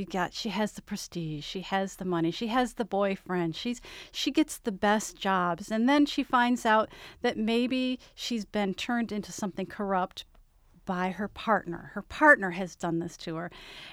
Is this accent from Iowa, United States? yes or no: no; Detroit, Michigan, United States; born there; Yes, actually, I was born in Detroit, and I've lived most of my life within an easy drive of it.